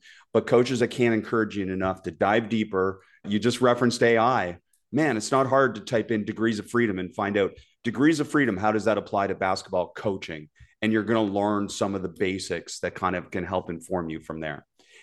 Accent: Toronto, Ontario, Canada; I'm a Jays fan. I grew up in Toronto.

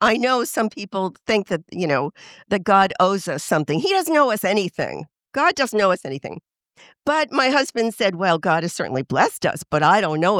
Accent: New York, United States; because I'm originally from New York

